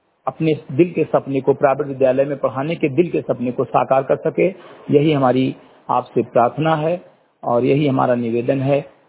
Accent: Bahraich, Uttar Pradesh, India; ग्राम सभा समिति के तहत विकास खंड गेंदुरवा जनपद बहराइच का रहने वाला हूं

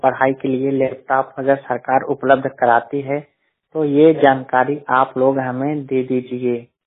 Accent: Uttar Pradesh, India; मैं उसौली ग्राम सभा पोस्ट डीहिया थाना कुटहन तहसील सागंज जिला जौनपुर उत्तर प्रदेश का मूल निवासी हूँ। मैं नेत्र से दिव्यांग हूँ।

